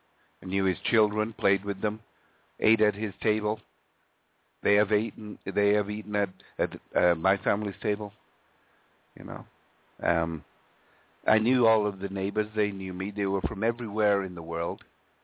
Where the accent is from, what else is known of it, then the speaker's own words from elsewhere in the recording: Yorkshire and the Humber, United Kingdom; when I grew up in Yorkshire, England, my kiddie years